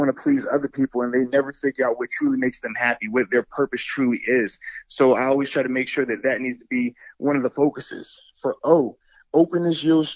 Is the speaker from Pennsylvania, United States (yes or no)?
yes; Pittsburgh, Pennsylvania, United States; Pittsburgh, so that was a surreal moment for me during that phase as well, because he's another guy from my hometown, had success, had to overcome obstacles